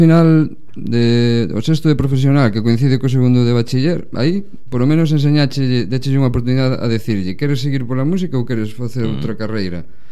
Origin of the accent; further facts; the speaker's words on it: Galicia, Spain; Porque eu son de Orense, son orensano, son da Baixa Limia.